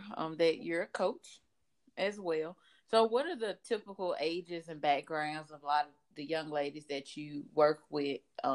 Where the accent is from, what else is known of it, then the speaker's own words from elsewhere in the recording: the South, United States; because we're both from the South.